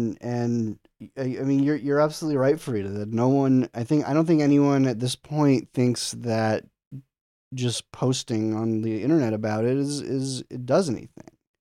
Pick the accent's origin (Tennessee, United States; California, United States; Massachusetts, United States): Massachusetts, United States; Boston; So I grew up in Boston, Massachusetts.